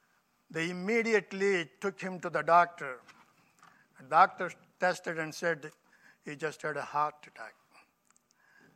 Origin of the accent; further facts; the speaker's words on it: India; You can tell that we are from India. India is halfway around the world.